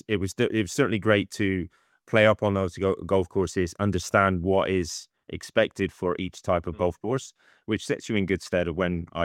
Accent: Bristol, South West England, United Kingdom; moved away as an adult; went to a club in near my hometown of Bristol called the Players Club

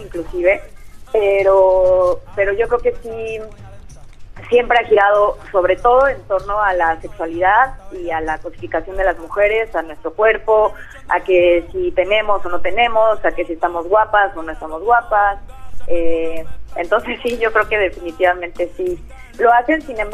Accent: Mexico City, Mexico; Soy música de la Ciudad de México

